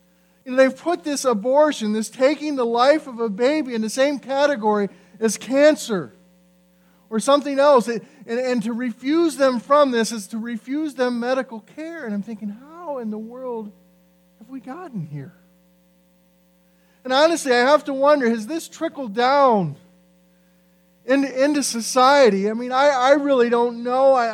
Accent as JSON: {"language": "English", "region": "Indiana", "country": "United States", "tie": "born or raised there", "said": "growing up in Indiana, and Jim's from Indiana"}